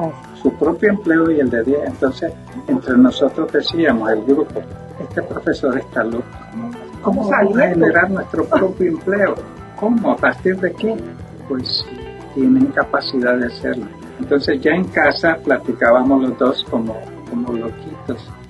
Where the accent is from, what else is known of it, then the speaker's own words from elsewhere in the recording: Nicaragua; Quiero decir que somos originarios de Nicaragua.